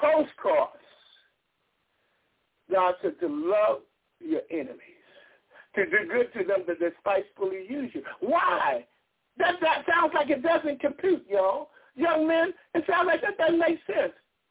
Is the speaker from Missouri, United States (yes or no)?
yes; Missouri, United States; Again, I'm from Missouri. You show me.